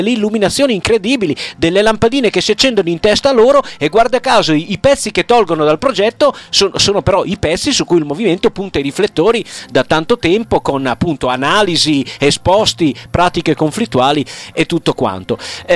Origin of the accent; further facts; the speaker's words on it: Tuscan-Emilian Apennines, Italy; come è successo dalle mie parti sull'Appennino tosco-emiliano